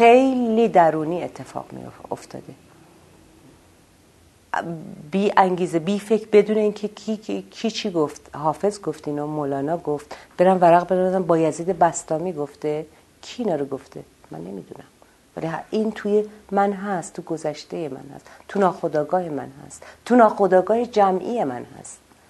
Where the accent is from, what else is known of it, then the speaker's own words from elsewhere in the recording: Iran; من ایرانیم و تو ایران ما از نظر عرفان و معنا چیزی کم نداریم